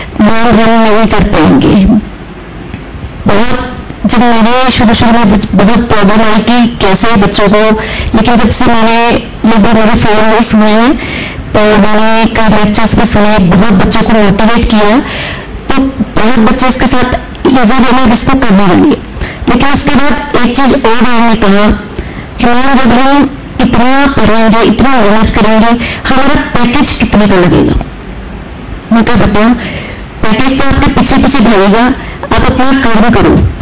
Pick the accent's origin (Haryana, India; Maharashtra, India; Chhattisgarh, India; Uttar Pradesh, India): Haryana, India; Yamunanagar; मैं यमुनानगर हरियाणा से आई हूँ